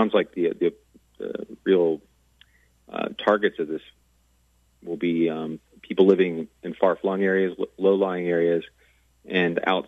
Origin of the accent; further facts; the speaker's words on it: Alexandria, Louisiana, United States; As you mentioned, I grew up in Alexandria, and believe it or not, I mean, there was street flooding all of my life in Alexandria.